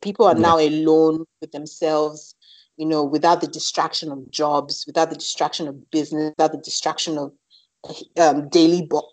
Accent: Nigeria; you have to understand the pressure of growing up in Nigeria

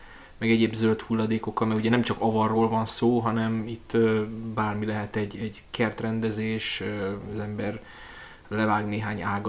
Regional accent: Kispest, Budapest, Hungary; én Kispestről származom, és ott is részt vettem a helyi ilyen zöld kezdeményezésekben

